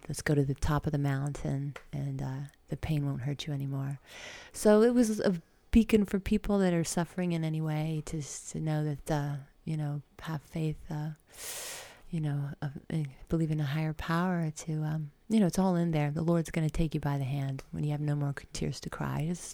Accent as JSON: {"language": "English", "town": "San Antonio", "region": "Texas", "country": "United States", "said": "I'm from San Antonio, Texas."}